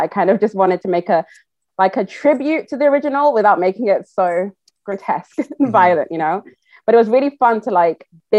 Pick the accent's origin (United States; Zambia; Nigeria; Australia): Nigeria; and I'm Nigerian, I'm Yoruba